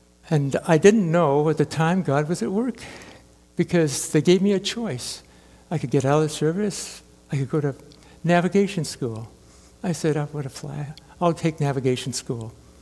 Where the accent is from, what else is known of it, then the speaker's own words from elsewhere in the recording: Eugene, Oregon, United States; I grew up in Eugene, Oregon, and my family didn't really go to church